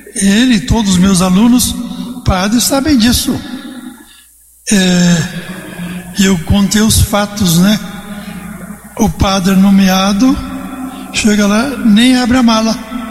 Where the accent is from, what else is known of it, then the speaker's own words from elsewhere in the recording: Cristais Paulista, São Paulo, Brazil; E eu sou de Cristais Paulista, estou aqui em São João há tanto tempo